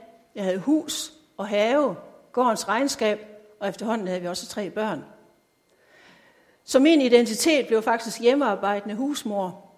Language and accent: Danish; Sønder Felding, Central Denmark Region, Denmark; Og sådan gik det til, at jeg kom til at gå i en ganske almindelig folkeskole hjemme i Sønder Felling.